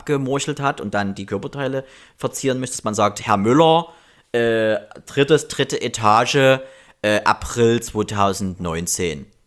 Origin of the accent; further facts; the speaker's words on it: East Germany, Germany; ich bin ja auch noch DDR-Kind, 83er.